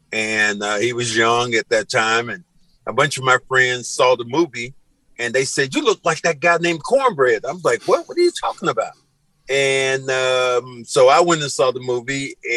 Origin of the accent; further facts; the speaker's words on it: the South, United States; And I'm not a big fan, although I'm from the South.